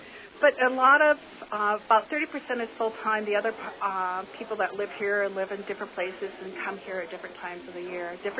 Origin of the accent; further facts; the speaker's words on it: Midwest, United States; I grew up in the Midwest, and I love a community feeling